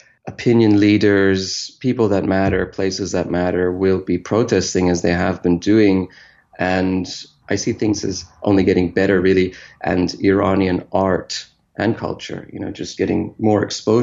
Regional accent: Canada; also born or lived in Tehran; I'm Canadian. I've been here all my life. I was born in Tehran, but I've been here all my life. And as an Iranian Canadian

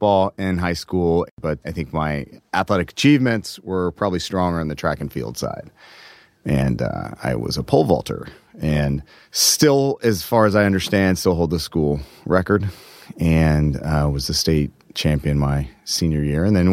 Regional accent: Atlanta, Georgia, United States; So I grew up in Atlanta, mm-hmm. and my dad was in various roles in the financial services industry

